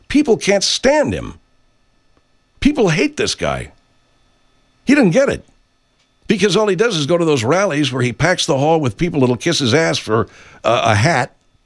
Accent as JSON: {"language": "English", "country": "United States", "said": "I'm an American."}